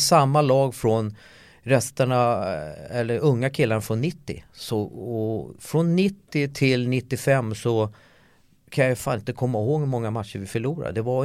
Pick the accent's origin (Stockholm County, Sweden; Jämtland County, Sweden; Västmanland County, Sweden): Stockholm County, Sweden; Solna; Jag växte upp på Råsunda en par hundra meter ifrån.